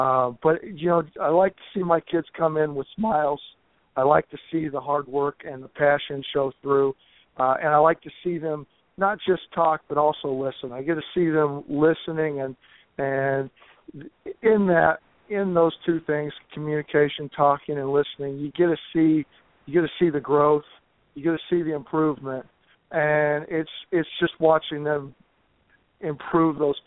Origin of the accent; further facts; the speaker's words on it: Oregon, United States; I grew up out in Oregon in the North Willamette Valley and coached out at State and High School for many years before coming out to Lower Columbia.